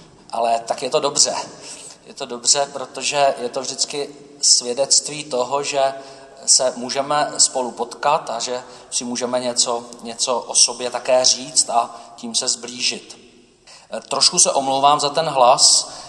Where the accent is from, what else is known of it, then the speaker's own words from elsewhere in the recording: Brno, South Moravian Region, Czechia; Na světě jsem již 39 let a narodil jsem se v Brně. Tam jsem také vyrůstal